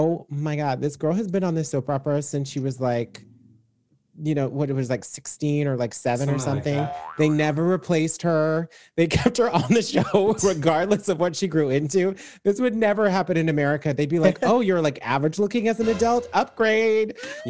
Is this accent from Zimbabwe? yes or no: yes; Zimbabwe; That's what that's what I remember from growing up in Zimbabwe when we had pantomimes.